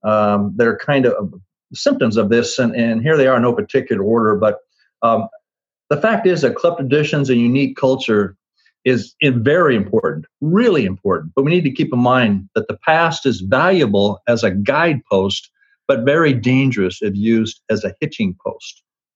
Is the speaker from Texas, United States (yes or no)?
no; Twin Falls, Idaho, United States; When I was a kid growing up in Twin Falls, Idaho, my mother, when I was a young kid, she pointed at me.